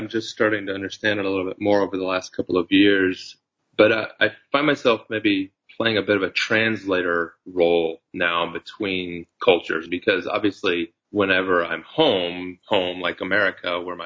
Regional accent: United States; I still enjoy a certain status of power as an American

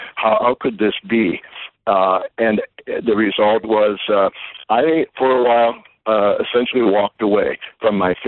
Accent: South Dakota, United States; Well, you know, growing up in South Dakota, I laughingly say to people, we were probably about one generation behind our neighboring states in the field of education.

